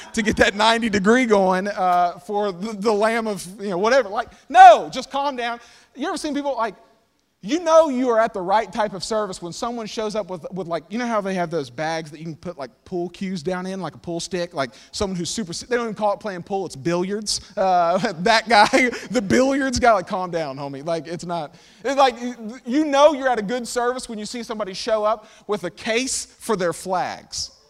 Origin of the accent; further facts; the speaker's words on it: Corbin, Kentucky, United States; But I'm from Kentucky originally. I was born in Corbin, Kentucky. It's hole in the wall, home of Colonel Sanders and KFC.